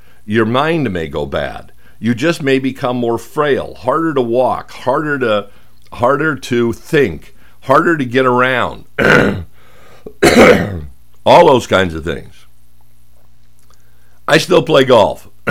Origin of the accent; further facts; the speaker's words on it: Phoenix, Arizona, United States; How many of you remember walking 18 holes carrying your clubs growing up in Phoenix when it was 105 degrees?